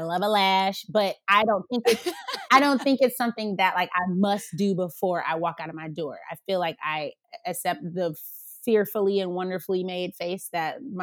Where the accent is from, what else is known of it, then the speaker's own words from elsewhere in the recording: Atlanta, Georgia, United States; So to me, especially growing up in Atlanta, like I've seen every color on a Black woman's head.